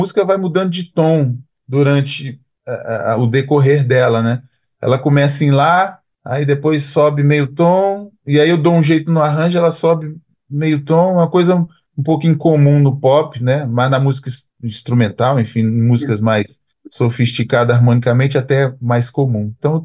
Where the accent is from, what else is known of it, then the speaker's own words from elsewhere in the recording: Brazil; Mas eu, enquanto brasileiro, né, eu nunca me senti jamaicano.